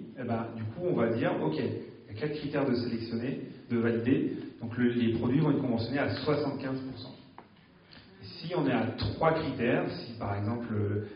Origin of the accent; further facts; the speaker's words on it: Nouvelle-Aquitaine, France; Moi, je viens de la Gironde, vous imaginez l'enjeu que ça représente.